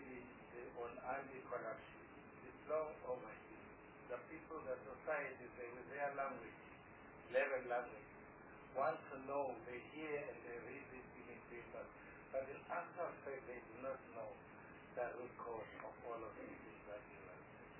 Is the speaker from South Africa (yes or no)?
yes; South Africa; because we are all South African and we are talking to South Africans.